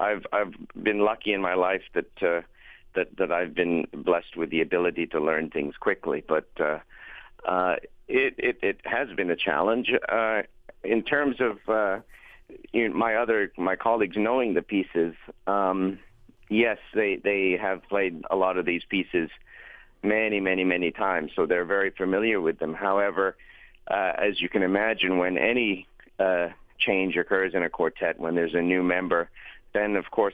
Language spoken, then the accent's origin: English; Canada; So she knew me quite well from Canada, as I'm Canadian.